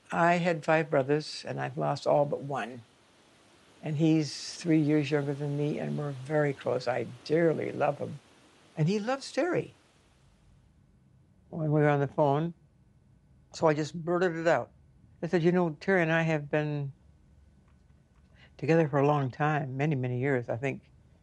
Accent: Cabri, Saskatchewan, Canada; born there; I was born in Cabri, Saskatchewan.

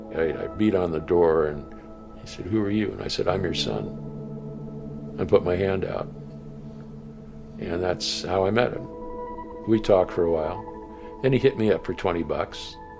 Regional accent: Pioche, Nevada, United States; born there; I was born in Pioche.

